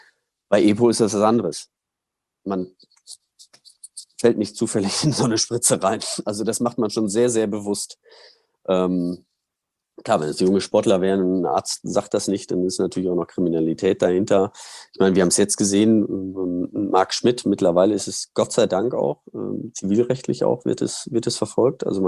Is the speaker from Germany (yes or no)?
yes; Germany; Ich komme aus Deutschland, da gibt es so viele Möglichkeiten.